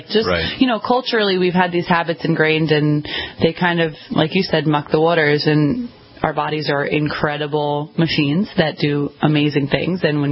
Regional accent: Ireland; So I had to really increase my potato intake, which as an Irish person isn't really that difficult.

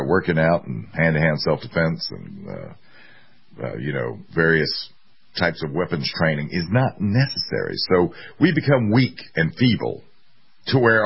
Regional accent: South Carolina, United States; they have nearly caught up to my home state. I think in South Carolina we have 200 plus thousand.

